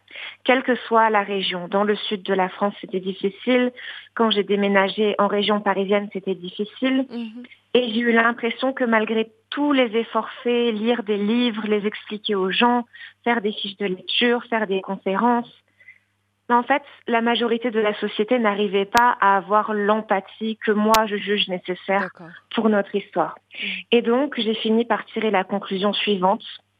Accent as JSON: {"language": "French", "country": "Rwanda", "said": "Et donc, quand je répondais « Je suis française et rwandaise »"}